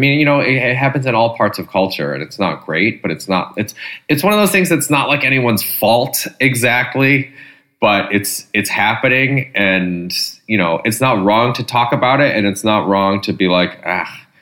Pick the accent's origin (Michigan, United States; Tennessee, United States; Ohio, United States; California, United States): Michigan, United States; like I grew up in Michigan.